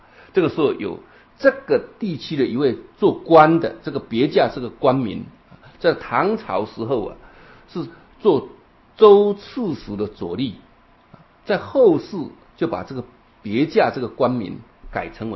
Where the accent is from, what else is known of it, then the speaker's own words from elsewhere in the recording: Taiwan; 好，我们台湾话叫碰轰，对不对？